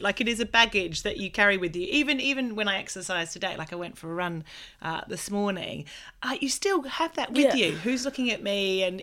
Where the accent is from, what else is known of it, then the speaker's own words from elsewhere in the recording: Australia; well, I'm Australian